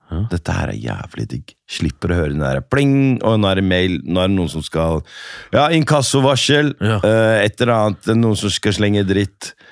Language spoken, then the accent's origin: Norwegian; Oslo, Norway; Jeg kommer fra Oslo Øst, rettere sagt Bøler, kjent for